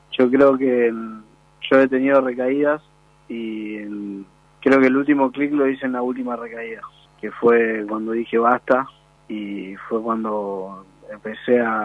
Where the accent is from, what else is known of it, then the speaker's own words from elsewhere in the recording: Corrientes, Argentina; also born or lived in Córdoba; Soy cordobés, pero vi casi toda mi vida en Corrientes